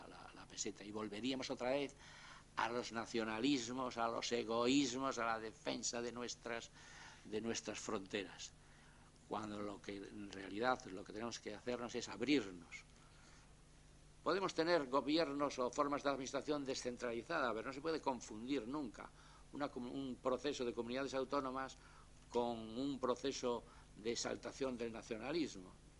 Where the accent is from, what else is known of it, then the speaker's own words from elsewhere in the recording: Lugo, Galicia, Spain; now in Santiago de Compostela, Spain; yo como soy de Lugo y no soy de Santiago, pues puedo exaltar esta ciudad que me ha acogido para estudiar la carrera y también para ejercer la profesión en la comunidad autónoma.